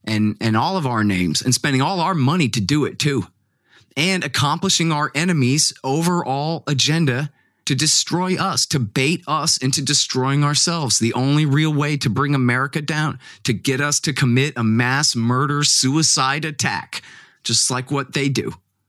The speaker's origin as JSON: {"language": "English", "region": "Texas", "country": "United States", "said": "I want to say that I'm not just an American. I'm a Texan"}